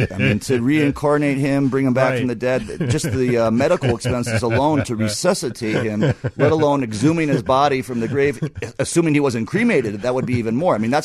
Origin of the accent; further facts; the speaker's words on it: Los Angeles, California, United States; also born or lived in New York; I've lived in New York for a long time. I was born and lived in Los Angeles area in California.